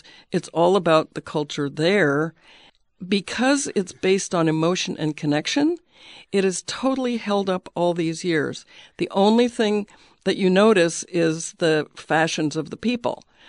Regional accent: Appalachia, United States; I grew up partly in Appalachia, too, and saw white poverty, extreme white poverty, southern white poverty.

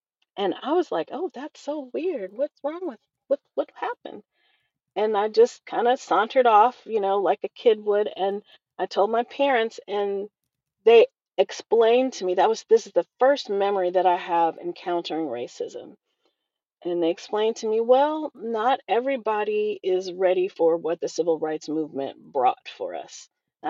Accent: Jackson, United States; And there was no diversity in my hometown of Jackson at that time.

